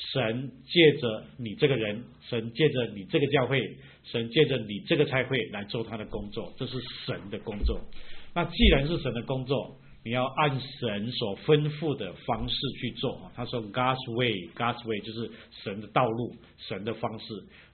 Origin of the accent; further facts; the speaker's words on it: China; 当然我们中国人很感受他对中国的爱，但是我们晓得他爱基督，因此他爱中国。